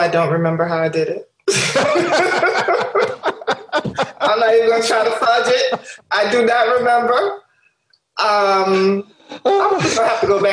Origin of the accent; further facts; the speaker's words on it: Brooklyn, New York, United States; that's not anything that I was familiar with in my life growing up in Brooklyn with my family.